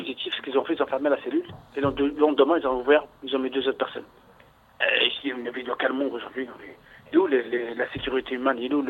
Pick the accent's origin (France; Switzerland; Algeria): France; je suis français, je parle chinois.